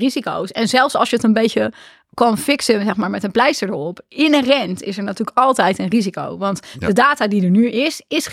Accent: Netherlands; En wij hebben ook als Nederlanders ook al best een vertekend beeld van hoe goed het is, ook in het Nederlands.

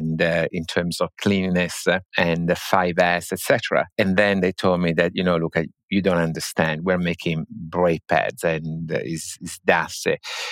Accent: Italy; accent: Oxford; English is a second language; also born or lived in China / United States; as you can guess from my Oxford accent that I am Italian. But also they were thinking about expanding abroad. I lived in China, I lived in Asia, I lived in the US.

